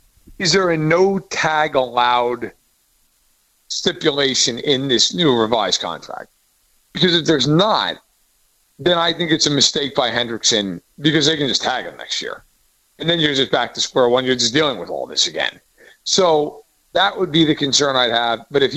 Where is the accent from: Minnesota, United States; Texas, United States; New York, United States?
New York, United States; I mean, I'm from New York.